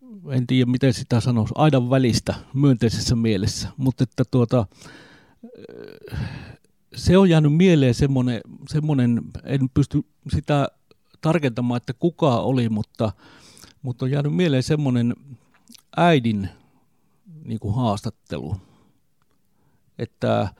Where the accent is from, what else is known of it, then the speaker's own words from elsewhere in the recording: Simpele, South Karelia, Finland; ja minä olen Etelä-Karjalasta kotoisin Simpeleeltä. Ja tällä hetkellä minä olen aikuisten lasten isä